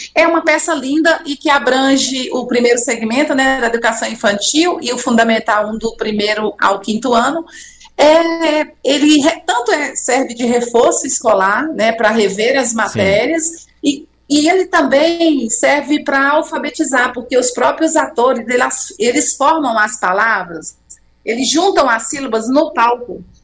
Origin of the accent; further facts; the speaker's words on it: Almenara, Minas Gerais, Brazil; born there; now in Belo Horizonte, Brazil; Nasci no Vale do Jequitinhonha, na cidade de Almenara, mas eu já tô em Belo Horizonte há 25 anos.